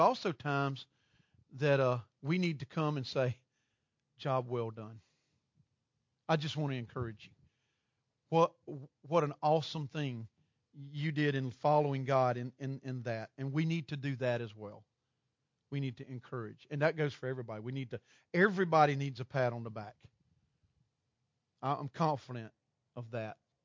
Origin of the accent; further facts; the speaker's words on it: Gilbert, Arizona, United States; I'm from Gilbert, so I can't say every word.